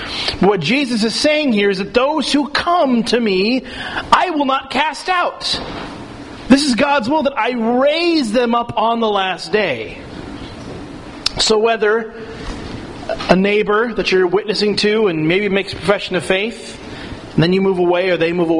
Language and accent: English; Midwest, United States; I remember growing up in the Midwest